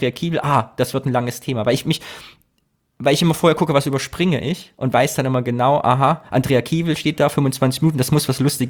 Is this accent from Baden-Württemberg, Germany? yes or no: no; Thuringia, Germany; Also ich komme ja auch aus Thüringen ursprünglich, ne, vom fast platten Land.